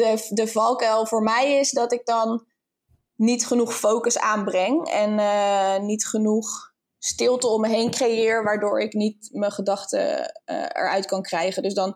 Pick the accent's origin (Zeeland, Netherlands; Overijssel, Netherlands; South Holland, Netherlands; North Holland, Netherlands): South Holland, Netherlands; Leiden; ik kom oorspronkelijk uit Leiden.